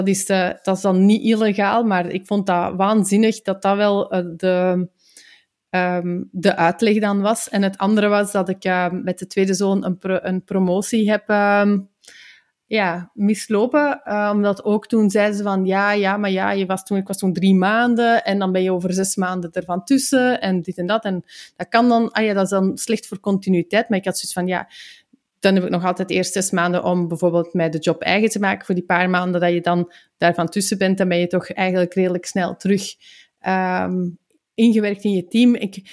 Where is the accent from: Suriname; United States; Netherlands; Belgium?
Belgium; ik zeg het, wij zijn Belgen, hè?